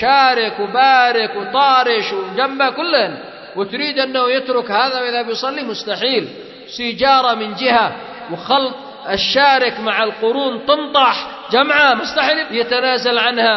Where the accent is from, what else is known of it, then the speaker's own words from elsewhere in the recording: Yemen; أيضا مثلا شجرة القات عندنا في اليمن